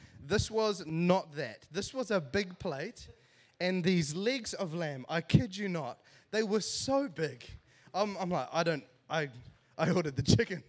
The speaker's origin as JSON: {"language": "English", "country": "Sri Lanka", "said": "because I'm not from Germany and there is no relatives. Like, I'm 100% Sri Lankan, you know, but anyway, so I was in Germany"}